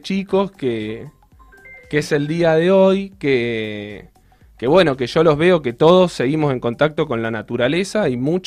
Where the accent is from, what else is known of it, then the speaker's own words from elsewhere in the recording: Ushuaia, Tierra del Fuego, Argentina; yo tuve la suerte de haber nacido acá. Mis viejos son cordobeses y llegaron en el 87 a Ushuaia, un poco en busca de acercarse ahí a la naturaleza, y con ellos nacimos nosotros en Ushuaia